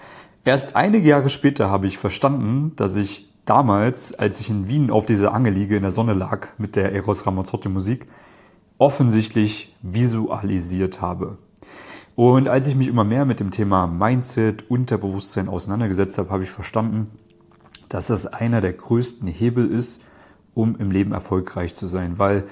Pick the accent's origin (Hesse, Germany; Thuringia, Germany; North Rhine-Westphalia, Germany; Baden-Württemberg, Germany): Thuringia, Germany; Ich selbst komme beispielsweise aus Thüringen. Das heißt, ich bin im Osten geboren. Meine Eltern haben damals in der DDR gelebt.